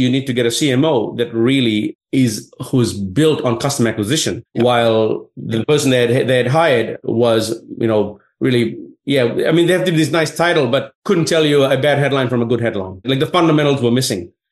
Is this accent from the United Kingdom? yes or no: no; Fiji; now in Sydney, Australia; the only reason why he invited me for a chat was because I was from Fiji.